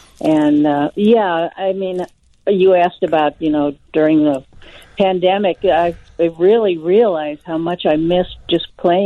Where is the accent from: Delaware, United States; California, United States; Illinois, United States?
Illinois, United States; Chicago; Yes, absolutely. It's my hometown, born and raised.